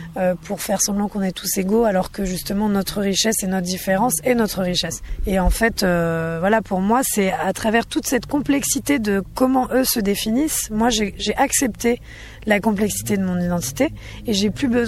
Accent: France; born there; comme je suis née en France

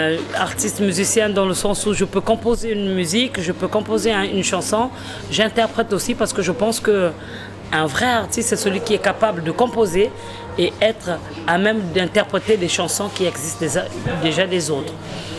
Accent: Republic of the Congo; parce que je suis du Congo-Brazzaville

